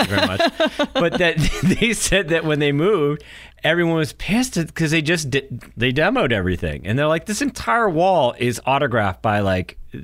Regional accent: Durham, New Hampshire, United States; No, I didn't know Dummer. I grew up in Durham. That was close, but not quite the same.

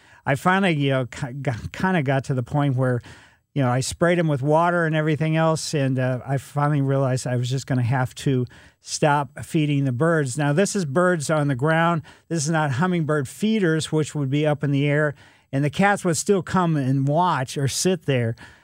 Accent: Ellisville, Missouri, United States; It's a little bit further east than I grew up in Ellisville.

